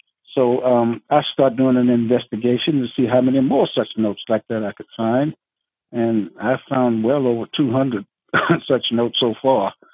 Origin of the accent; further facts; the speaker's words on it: Columbia, South Carolina, United States; I had moved back to my home state, Columbia, South Carolina.